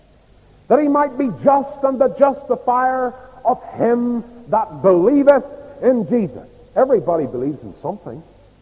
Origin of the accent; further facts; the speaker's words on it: Northern Ireland, United Kingdom; born there; I was born in County Down, and I think it's a nice county.